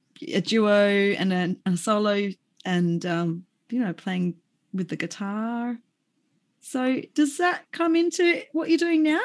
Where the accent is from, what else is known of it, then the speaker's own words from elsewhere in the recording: Mount Gambier, South Australia, Australia; And there is such a wonderful community in the southeast, from my hometown, Mount Gambier, to where you are in Portland and all around there.